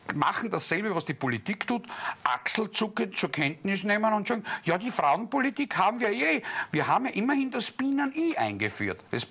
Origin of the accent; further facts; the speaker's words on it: Germany; Ich komme aus Deutschland.